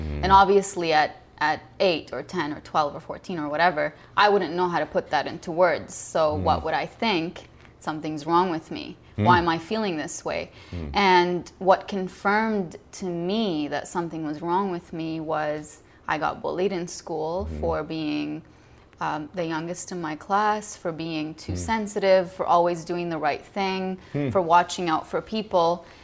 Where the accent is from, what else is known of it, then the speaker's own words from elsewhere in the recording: Lebanon; first language Arabic; English is a second language; So I was the only one in my family born and raised in Lebanon. My parents met in Canada, had five children